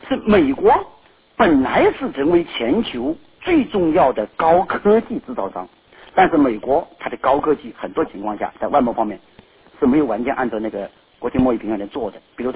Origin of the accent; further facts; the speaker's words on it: China; 这一方面说明美国好像看得起我们中国人了